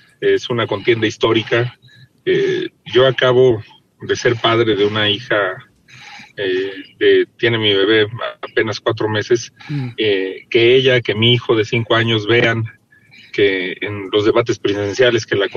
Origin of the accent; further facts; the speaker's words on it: Zacatecas, Mexico; born there; yo nací en Zacatecas